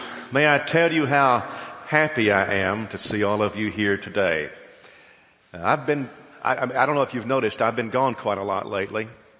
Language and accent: English; Southern United States, United States; but that's because I'm a Southerner.